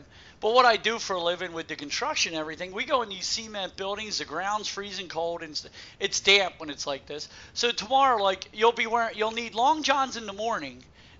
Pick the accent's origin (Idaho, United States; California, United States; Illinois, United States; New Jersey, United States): New Jersey, United States; I just want to let you all in on a little secret. I'm from New Jersey. I'm going to piss and moan. It's what I do. And I am going to repeat myself over and over again. It's just what we do here in New Jersey.